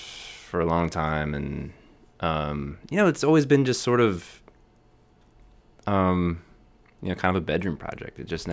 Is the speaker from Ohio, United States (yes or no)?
no; Arizona, United States; also born or lived in Seattle; now in Austin, United States; So I grew up in Arizona, went to school there, went to college there, moved to Seattle for 4 or 5 years, and then kind of bounced around, ended up in Austin.